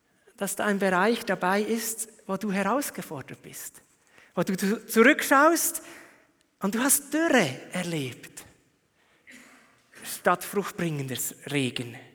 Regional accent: Switzerland; zum Prahlen sind wir Schweizer viel zu diskret

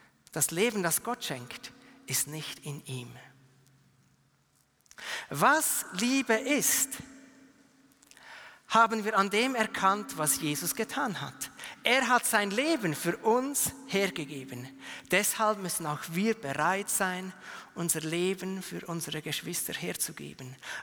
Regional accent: Biel, Bern, Switzerland; Ich bin in Biel aufgewachsen, wochenlang Nebel.

